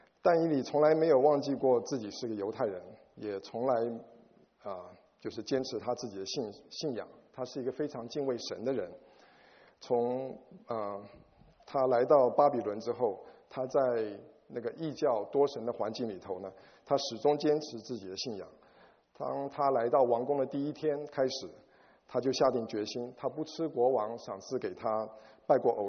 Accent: China; 反而倒成了我们中国人所谓的三朝元老。

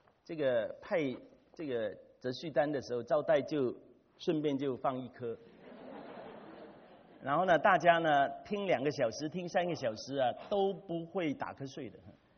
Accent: Hong Kong; 我是在香港长大的。

